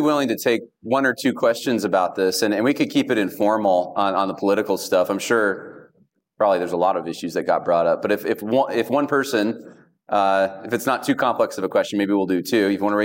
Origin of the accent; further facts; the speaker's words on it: United States; I think it's because I'm an American and because of our history, and I'm probably also Baptist or Baptistic and stuff.